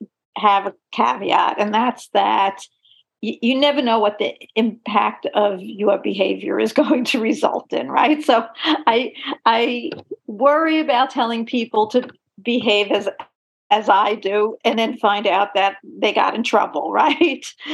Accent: Brooklyn, New York, United States; born there; Oh, no, I was born in Brooklyn.

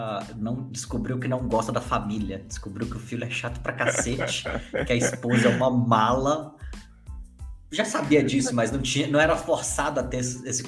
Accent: Ipatinga, Minas Gerais, Brazil; eu sou de cidade industrial, né? Eu sou de Ipatinga e tudo mais

